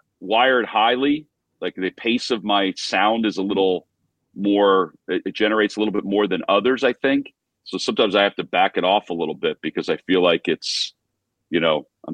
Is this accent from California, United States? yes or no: no; New Jersey, United States; I grew up in the eastern part in Central Jersey.